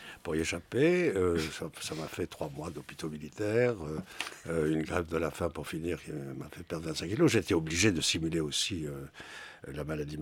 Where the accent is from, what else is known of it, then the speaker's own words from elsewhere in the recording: France; pourquoi je suis français, qu'est-ce que je fais, qu'est-ce que ça veut dire de l'être